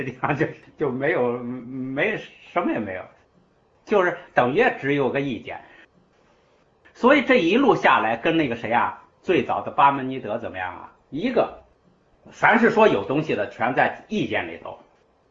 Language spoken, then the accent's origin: Chinese; China; 所以我们中国人呢2000多年以前很早就听到佛法了